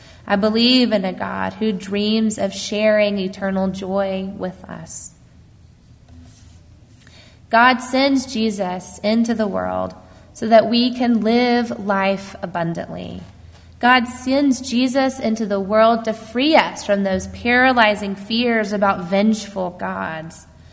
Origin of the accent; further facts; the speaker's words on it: Alabama, United States; I grew up in Alabama